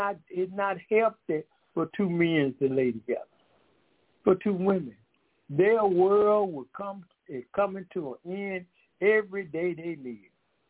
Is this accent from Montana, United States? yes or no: no; Decatur, Georgia, United States; we are from Decatur, Georgia.